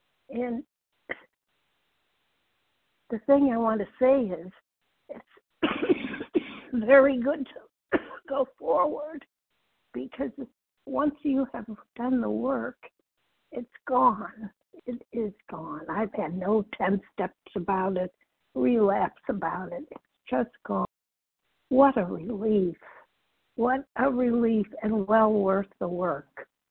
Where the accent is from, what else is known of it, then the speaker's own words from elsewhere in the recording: Illinois, United States; I'm from Massachusetts. But all this happened when I was a little kid in Illinois.